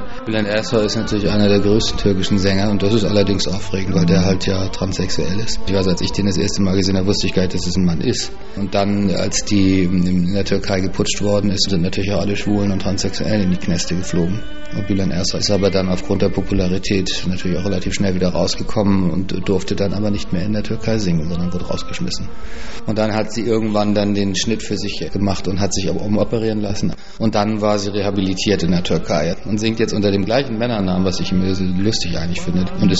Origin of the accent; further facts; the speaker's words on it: Hamburg, Germany; Ich bin in Hamburg aufgewachsen, auch in einem ziemlich normalen Arbeiterstadtteil, wie man so schön sagt. Osdorfer Born ist das, sind also eine Hochhaussiedlung, also ziemlich on the ground.